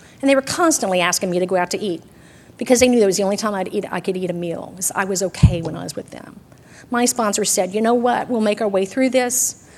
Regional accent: Texas, United States; because I am from Texas, and I talked about running him over all the time.

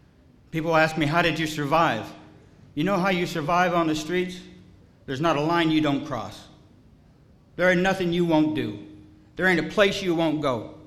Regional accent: California, United States; also born or lived in Michigan; I was born in Michigan, and I come out to California when I was about 4 years old, and I was put in a little foster home for a while, and my mom is a great little Scandinavian lady.

